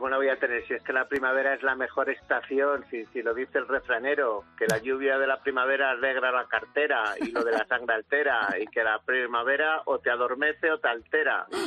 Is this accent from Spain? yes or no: yes; Segovia, Castile and León, Spain; antes de que empiecen los de Segovia, los de mi tierra, que también tenemos unos campos estupendos llenos de amapola.